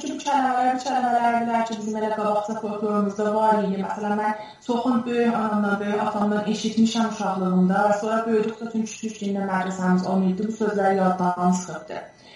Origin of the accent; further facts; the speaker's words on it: Tabriz, East Azerbaijan, Iran; moved away as an adult; now in United States; Təbrizdə doğulub və böyümüşəm və 25 yaşında Amerikaya köçmüşəm. İki dənə uşağım var və Florida ştatında yaşayıram.